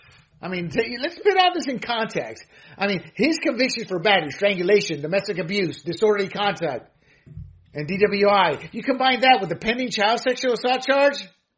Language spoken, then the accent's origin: English; Panama; Hell, in my home country, Noriega, in Panama, he ran through the Catholic Church and hid there.